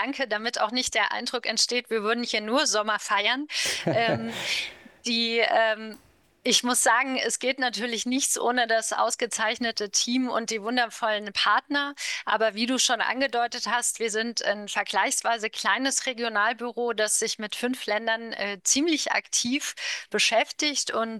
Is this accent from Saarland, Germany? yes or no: yes; Saarland, Germany; Ich komme selbst aus dem Saarland, da ist das für mich ein Thema, was absolut immer präsent ist